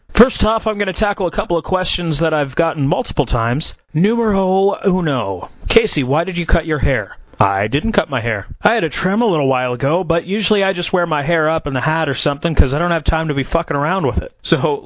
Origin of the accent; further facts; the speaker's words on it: Kingston, Ontario, Canada; a talented young cat from my hometown of Kingston, Ontario.